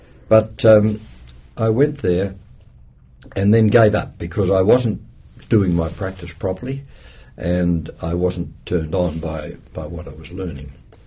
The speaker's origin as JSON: {"language": "English", "region": "Western Australia", "country": "Australia", "tie": "born there", "said": "Well, I was born in West Australia, and my father was the local butcher."}